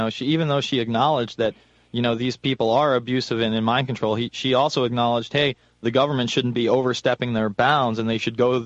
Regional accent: New York, United States; You know, I'm from New York

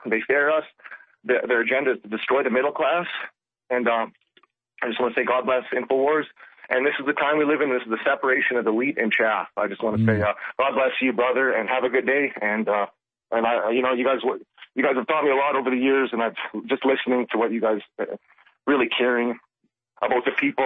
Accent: Canada; as a Canadian and seeing what happened with the dishonest elections there

